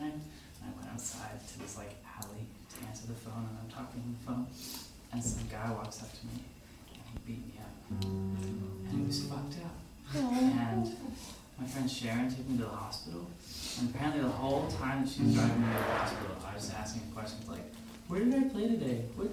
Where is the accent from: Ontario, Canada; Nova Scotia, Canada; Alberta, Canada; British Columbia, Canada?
Ontario, Canada; Fort Erie; I'm from a small town called Fort Erie near Niagara Falls. I live 20 minutes away from the waterfall.